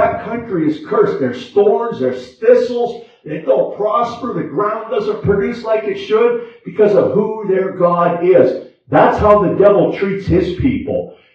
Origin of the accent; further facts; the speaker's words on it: Pennsylvania, United States; You know, me, I grew up in Northwest Pennsylvania. I know how to do motorcycle things.